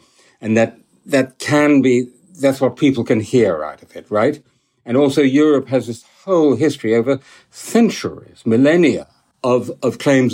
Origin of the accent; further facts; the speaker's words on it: United Kingdom; if I, as a Brit, you may remember we had an empire for a few centuries